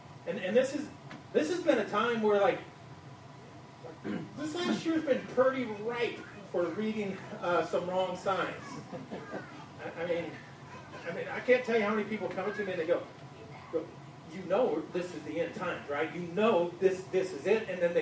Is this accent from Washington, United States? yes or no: no; California, United States; I'm from Southern California, so I duck.